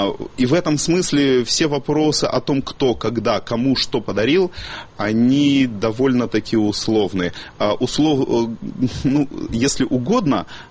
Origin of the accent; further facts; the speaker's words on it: Crimea, Ukraine; Я вот сам из Крыма.